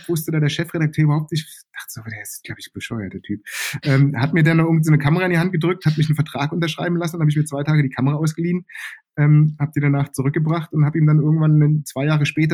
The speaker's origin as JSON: {"language": "German", "region": "Berlin", "country": "Germany", "tie": "born or raised there", "said": "Groß geworden bin ich im Westen von Berlin"}